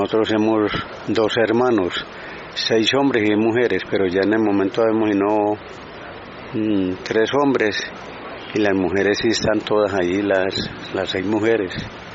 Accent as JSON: {"language": "Spanish", "town": "Andes", "region": "Antioquia", "country": "Colombia", "lives_now": "Medellín, Colombia", "said": "Yo soy de Andes, Andes, Antioquia. De Andes. Pero aquí hace por ahí... Yo vine en el 1975. Yo fui el primerito que llegué aquí a esta zona aquí."}